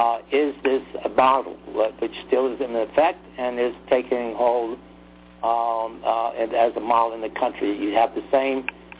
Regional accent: Shreveport, Louisiana, United States; I'm raised about outside of Shreveport

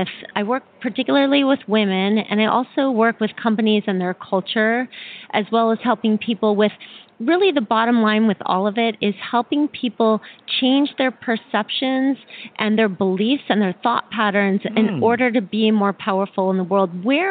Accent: Boulder, Colorado, United States; I'm from Boulder, Colorado

